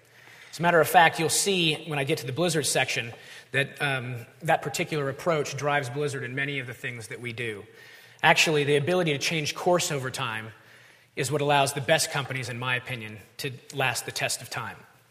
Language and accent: English; Ventura, California, United States; I transferred to UCSB as a junior in the fall of 1990 from a junior college in my hometown of Ventura.